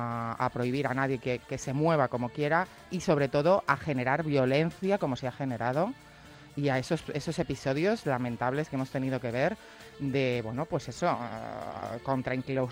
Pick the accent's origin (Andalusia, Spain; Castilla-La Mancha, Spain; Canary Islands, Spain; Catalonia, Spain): Castilla-La Mancha, Spain; Sigüenza; Bueno, el frío que hace en mi pueblo, en Sigüenza, muchas veces ha salido en las noticias